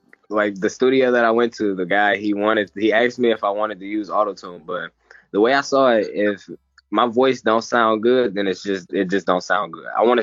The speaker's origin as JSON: {"language": "English", "town": "Detroit", "region": "Michigan", "country": "United States", "tie": "born or raised there", "said": "Well, like I said, I'm from Detroit. I grew up on the east side."}